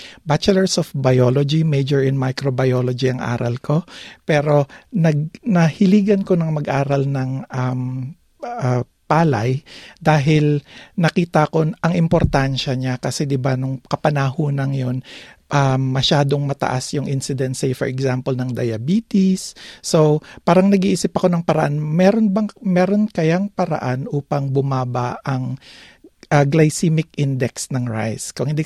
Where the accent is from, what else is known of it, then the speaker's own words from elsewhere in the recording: Los Baños, Laguna, Philippines; also born or lived in Quezon Province; now in Australia; tubong Quezon Province pero lumaki ako sa Las Baños, Laguna.